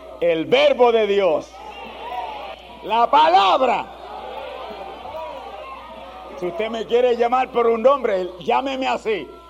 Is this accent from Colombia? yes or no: no; Spain; Yo soy español. Usted es español. Y no hemos nacido ni por allá, por Islas Canarias, ni ningún sitio de eso.